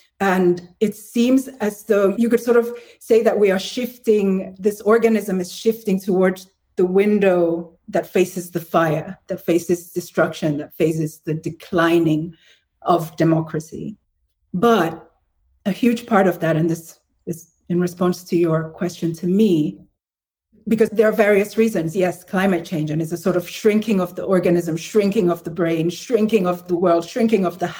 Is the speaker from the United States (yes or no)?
no; Nigeria